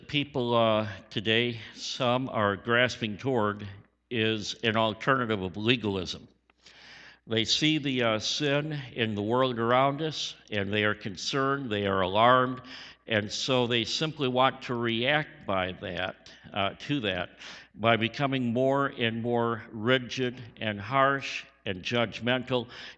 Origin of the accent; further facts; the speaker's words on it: Flint, Michigan, United States; It was either I was born with it or it was because I was raised in Flint, Michigan.